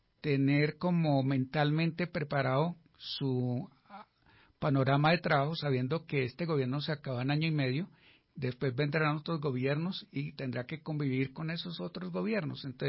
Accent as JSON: {"language": "Spanish", "region": "Bogotá", "country": "Colombia", "said": "somos los bogotanos, los ciudadanos que pagamos impuesto y vivimos aquí en la ciudad."}